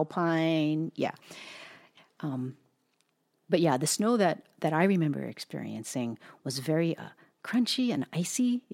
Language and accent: English; Hawaii, United States; And I was raised on the Big Island. And that's where Mauna Kea